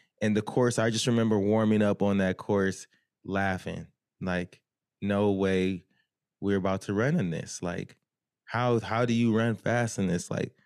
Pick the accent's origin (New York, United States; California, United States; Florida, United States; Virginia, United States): California, United States; I'm from California, bro. I'm from California and I ran the 800 in the mile.